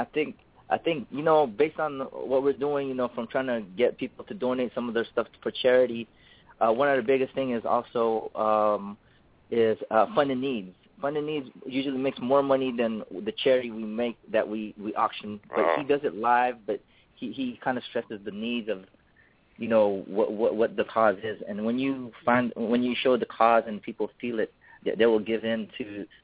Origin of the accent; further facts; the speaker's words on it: Philippines; now in United States; I'm Filipino, but I'm here in America, right? So I'm Filipino American.